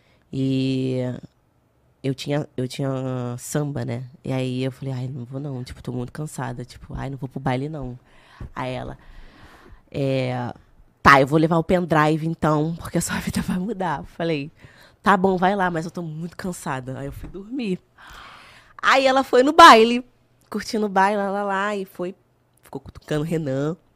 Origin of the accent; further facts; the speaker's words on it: Rio de Janeiro, Brazil; o Morro do São João, no qual eu fui criada, era ali perto de Vila Isabel, que já era próximo do Salgueiro.